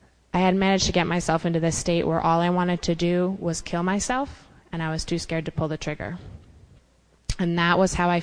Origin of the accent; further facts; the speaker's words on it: Westchester, New York, United States; I grew up in Westchester, and I got sent to boarding school in Rhode Island, and I loved it there.